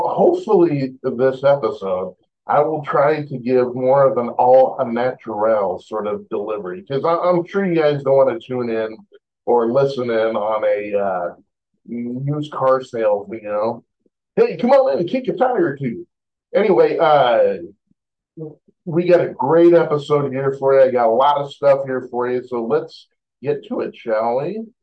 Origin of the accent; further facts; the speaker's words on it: Oregon, United States; Hey, you know, you guys are both from Utah. I'm from Oregon. I feel outnumbered right now.